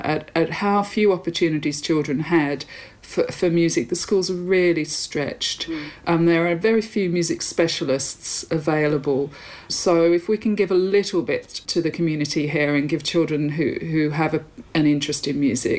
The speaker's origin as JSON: {"language": "English", "country": "Australia", "said": "I am Australian."}